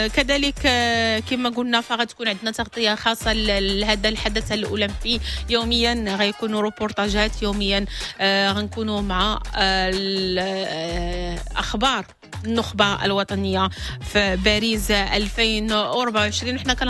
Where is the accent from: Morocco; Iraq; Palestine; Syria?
Morocco; والأكيد بأننا نحن كمغاربة كنتظروا بأن الأبطال ديالنا والبطلات ديالنا يحققوا نتائج إيجابية